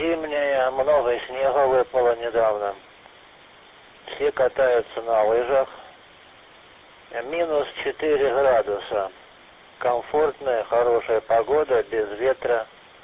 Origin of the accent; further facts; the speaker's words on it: Chaplygin, Lipetsk Oblast, Russia; Я сам родом с Липецкой области. С города Чаплыгино.